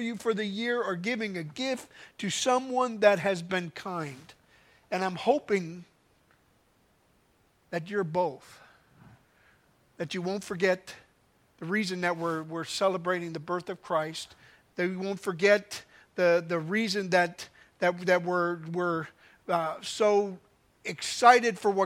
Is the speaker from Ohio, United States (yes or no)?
no; Milwaukee, Wisconsin, United States; Now, I grew up in Milwaukee